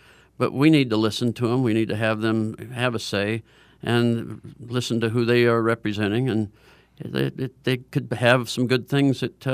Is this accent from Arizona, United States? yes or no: yes; Prescott, Arizona, United States; also born or lived in Phoenix; I'm a rancher. I'm not a politician. I was born in Phoenix and grew up in Prescott on a ranch. I still have the ranch.